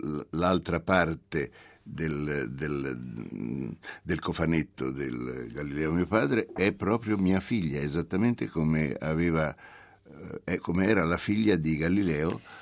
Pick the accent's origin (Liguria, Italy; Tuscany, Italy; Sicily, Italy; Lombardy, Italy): Tuscany, Italy; Florence; io sono fiorentino e che ho l'età che aveva esattamente Galileo quando ha dovuto fare la Briura